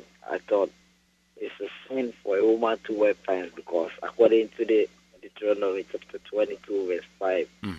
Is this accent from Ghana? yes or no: yes; Ghana; moved away; Because I'm from Africa, I'm from Ghana, and that's where I got all these teachings from.